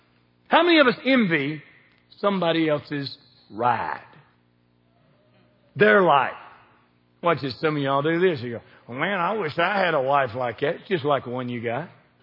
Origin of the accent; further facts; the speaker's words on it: Kentucky, United States; If I'm in New York, guess how I talk? Like I'm from Kentucky. I'm not ashamed of it. I'm not ashamed from being from the South. I'm from the South. I'm not from the East Coast.